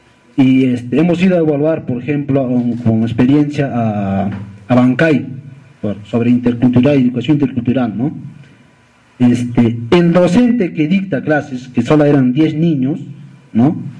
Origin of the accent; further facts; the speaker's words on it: Ilave, Puno, Peru; Yo soy una persona que provengo de una comunidad campesina. Yo soy de Ilave … inclusive, originario, siempre me he identificado, y como tal, como comunero